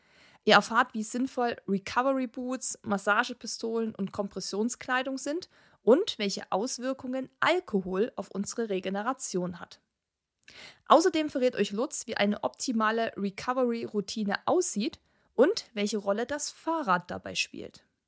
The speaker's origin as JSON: {"language": "German", "town": "Kochel am See", "region": "Bavaria", "country": "Germany", "said": "Wir kommen ja aus Kochel am See. Also auch südlich, auch bergig, auch viele Seen."}